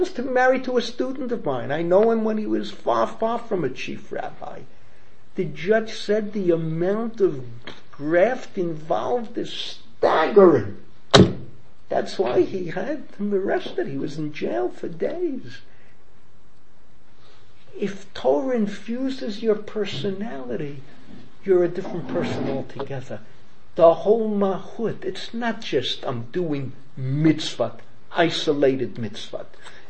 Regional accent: United States; I grew up in America.

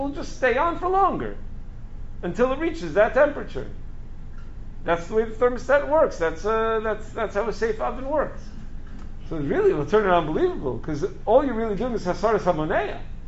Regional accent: Long Island, New York, United States; LIPA, I'm from Long Island, LIPA is going to power it through.

